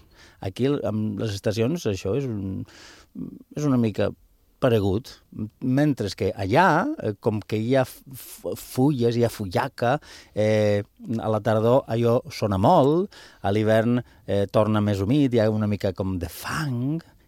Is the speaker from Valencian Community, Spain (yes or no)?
no; Barcelona, Catalonia, Spain; jo sóc del nord d'Espanya, del nord. I tothom a Londres em deia, que ets de Barcelona.